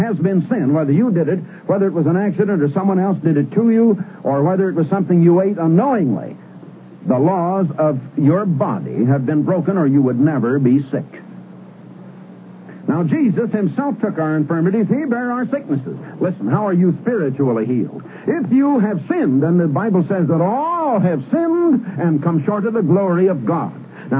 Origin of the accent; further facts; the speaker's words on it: Iowa, United States; Now, I was born and raised in Iowa